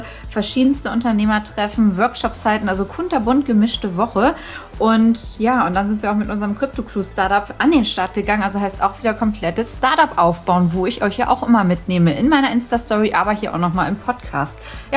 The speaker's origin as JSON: {"language": "German", "region": "Hamburg", "country": "Germany", "said": "Ich kenne es seit Kindertagen als Hamburgerin."}